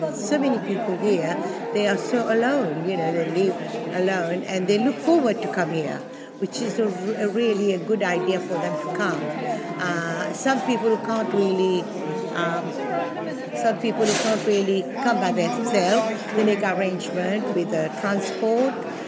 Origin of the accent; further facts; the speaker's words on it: Mauritius; English is a second language; now in London, United Kingdom; You know, I come from Mauritius.